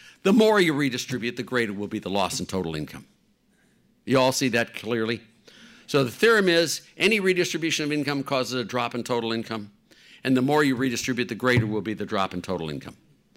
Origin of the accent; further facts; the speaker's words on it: Cleveland, Ohio, United States; also born or lived in Youngstown; My home state of Ohio, I was born in Youngstown, raised in Cleveland.